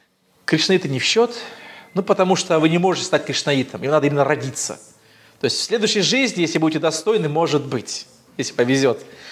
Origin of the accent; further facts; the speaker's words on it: Dagestan, Russia; now in Saint Petersburg, Russia; сами родом из Дагестана, и, ну, 20 лет мы живем в Петербурге